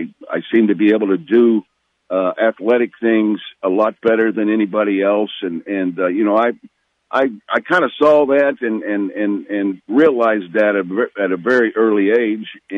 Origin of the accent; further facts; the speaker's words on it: Lawrenceville, United States; I think the population sign outside of Lawrenceville coming in was about 6,100. But still a small area.